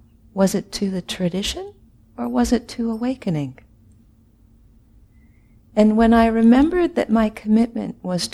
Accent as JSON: {"language": "English", "region": "California", "country": "United States", "lives_now": "Minnesota, United States", "said": "So I didn't grow up in Minnesota. I came from California"}